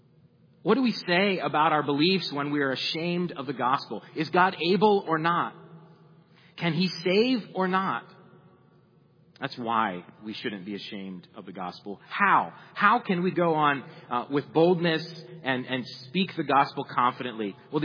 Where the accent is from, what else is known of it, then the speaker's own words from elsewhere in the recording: Pennsylvania, United States; now in Cleveland, United States; I'm from Pennsylvania, and I have enjoyed getting to know Ohio.